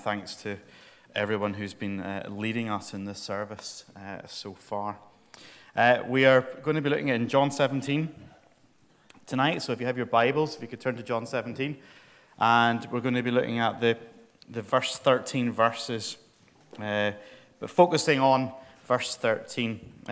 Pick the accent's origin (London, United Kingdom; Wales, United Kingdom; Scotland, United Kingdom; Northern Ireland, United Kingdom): Northern Ireland, United Kingdom; Although I'm from Northern Ireland and we're really not that much better.